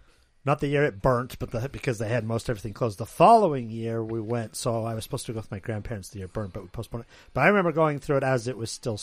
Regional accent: Pocatello, Idaho, United States; born there; born in Pocatello, Idaho. That's a little bit of a distance between the two, but you never know.

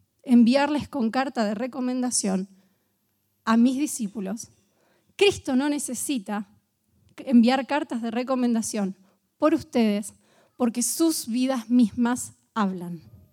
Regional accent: Bragado, Buenos Aires Province, Argentina; Nosotros somos de Bragado y estos primos son del sur del país

